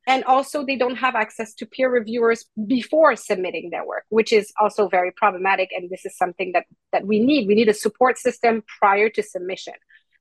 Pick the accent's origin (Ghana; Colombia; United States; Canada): Canada; now in United Kingdom; because I'm not from the UK. And so I don't have the network that UK academic would have, for example. I'm Canadian.